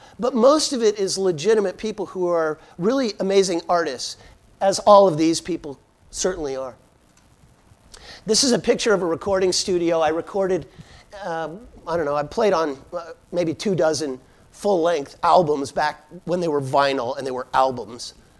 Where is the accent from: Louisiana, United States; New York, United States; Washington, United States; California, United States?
California, United States; San Rafael; But when I was a kid growing up in San Rafael